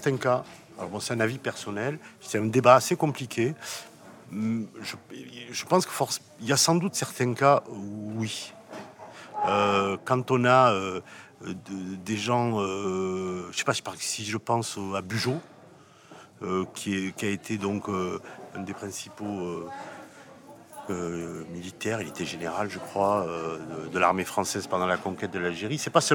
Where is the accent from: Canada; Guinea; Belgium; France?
France; born there; Je suis né de parents algériens qui sont arrivés dans les années 60. Moi, je suis né en France dans les années 60.